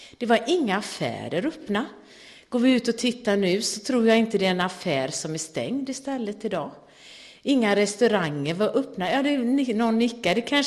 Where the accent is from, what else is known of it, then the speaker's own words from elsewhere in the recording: Gothenburg, Västra Götaland County, Sweden; Och jag är ju uppvuxen i Göteborg och där har vi ju Sveriges största nöjesplats